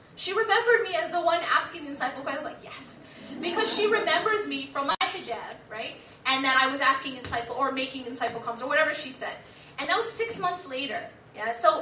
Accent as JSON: {"language": "English", "town": "Madison", "region": "Wisconsin", "country": "United States", "tie": "born or raised there", "said": "I grew up in Madison, Wisconsin. We didn't even have a full-time Islamic school."}